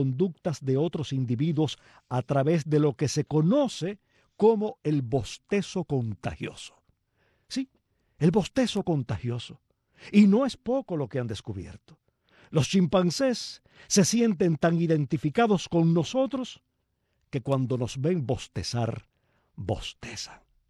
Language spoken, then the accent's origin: Spanish; Cuba; si en algo somos expertos los cubanos